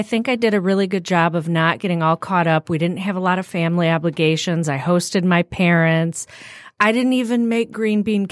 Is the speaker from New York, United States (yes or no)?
no; Ortonville, Michigan, United States; I am from Ortonville, Michigan, also known lovingly as Ortontucky.